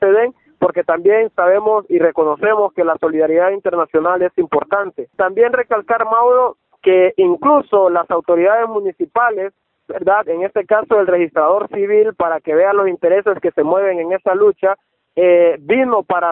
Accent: Honduras; como población hondureña. Pues entonces, en este momento, la juez, las autoridades de acá de Tela

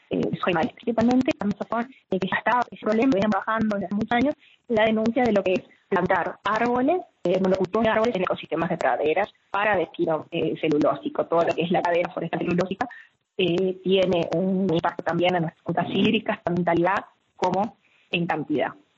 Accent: Uruguay; Como uruguayos colocamos en la Constitución de la República

